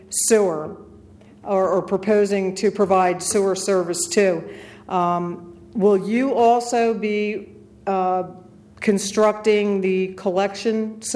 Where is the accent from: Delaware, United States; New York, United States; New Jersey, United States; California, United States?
Delaware, United States; Angola by the Bay; I'm from Angola by the Bay, which is also part of the Angola Neck Sewer District